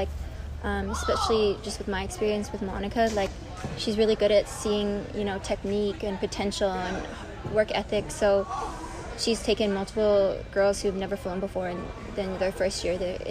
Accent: Vancouver, British Columbia, Canada; I'm actually from Vancouver, Canada

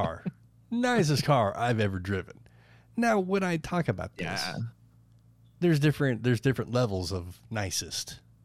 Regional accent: Ireland; Well, I mean, I am Irish.

